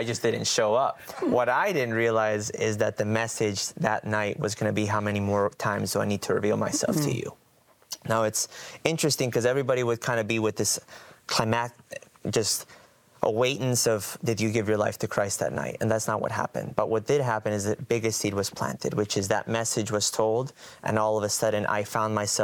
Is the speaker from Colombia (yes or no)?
yes; Colombia; I'm originally from Colombia, and so you kind of get that basic foundation of, you know, do's and don'ts